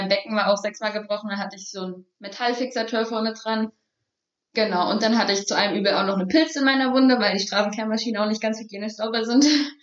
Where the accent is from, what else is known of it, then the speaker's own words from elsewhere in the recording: Dresden, Saxony, Germany; Ach, aus Dresden. Genau, Dresden, Sachsen.